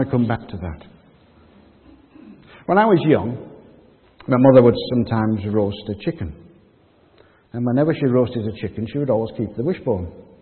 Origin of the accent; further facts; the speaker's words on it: Haddington, Scotland, United Kingdom; moved away as an adult; I just miss the seaside because I was born in Haddington by the seaside. I lived there up until I was 21.